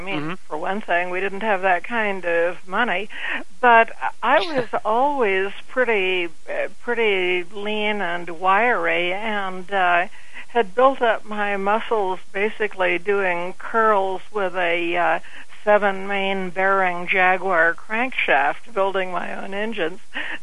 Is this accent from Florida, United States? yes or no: yes; Miami, Florida, United States; I grew up in Miami, so I was sort of used to it.